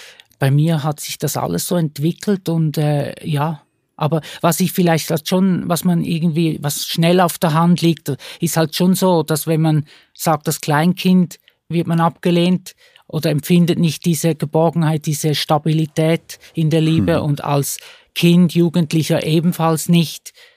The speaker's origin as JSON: {"language": "German", "country": "Switzerland", "tie": "born or raised there"}